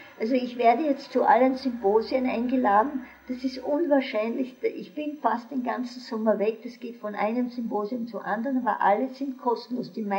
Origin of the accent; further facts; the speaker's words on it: Strobl, Salzburg, Austria; ich bin in Strobl geboren. Mein Vater war dort Lehrer. Die ersten Kinderjahre habe ich dort verbracht.